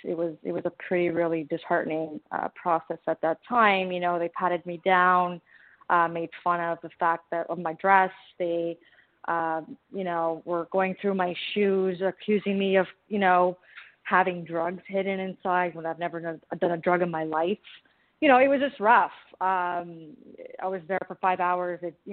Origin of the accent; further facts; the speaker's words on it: Canada; Listen, I'm Canadian.